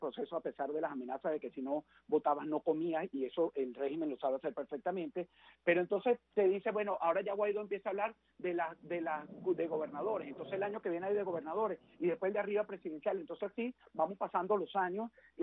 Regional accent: Venezuela; estoy hablando como venezolano frustrado que tiene a su familia pasando necesidades dentro del país

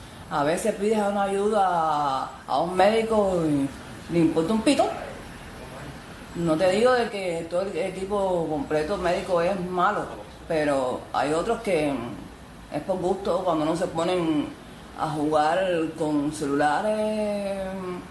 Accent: Cuba; Si somos todos cubanos

